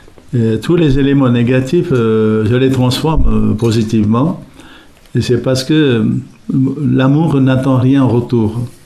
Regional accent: Sri Lanka; now in France; Eh bien, moi, je suis d'origine du Sri Lanka et un Tamoul persécuté.

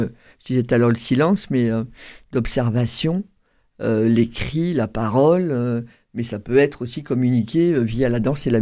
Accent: northern France, France; now in Toulouse, France; C'est-à-dire, femme du Nord, on va dire ça comme ça, qui arrivait dans le Sud-Ouest

